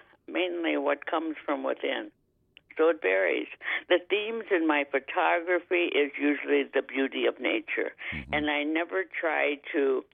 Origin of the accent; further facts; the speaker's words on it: Minnesota, United States; Well, I'm originally from Minnesota, South Central Minnesota, and have lived in many parts of the world since then.